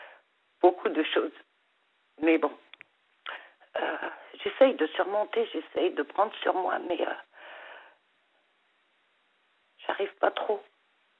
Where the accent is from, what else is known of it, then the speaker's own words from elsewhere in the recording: Pays de la Loire, France; born there; also born or lived in Mayenne; je suis en Loire-Atlantique. Et auparavant, j'étais en Mayenne. J'ai passé plus de temps en Mayenne qu'en Loire-Atlantique, malgré que je suis native quand même de la Loire-Atlantique.